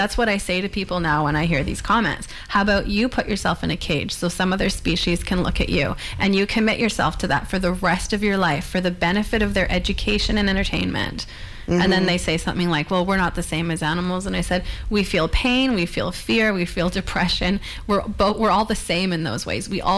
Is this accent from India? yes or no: no; Victoria, British Columbia, Canada; I grew up in Victoria